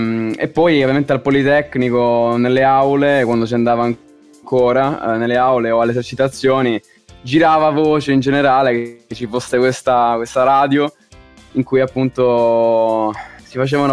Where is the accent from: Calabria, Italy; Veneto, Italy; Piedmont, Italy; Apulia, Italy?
Apulia, Italy; Taranto; vengo da Taranto, in Puglia.